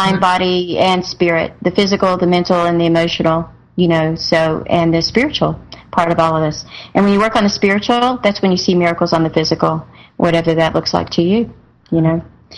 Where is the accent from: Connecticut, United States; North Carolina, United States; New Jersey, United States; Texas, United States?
North Carolina, United States; And it's light blue. That's Carolina blue. I'm from North Carolina.